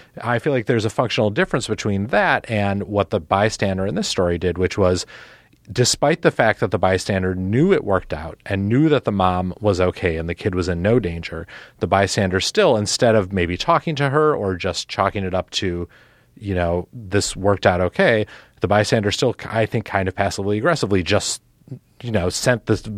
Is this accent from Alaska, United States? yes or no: no; Milwaukee, Wisconsin, United States; Even though I'm from Milwaukee, I prefer... like a cocktail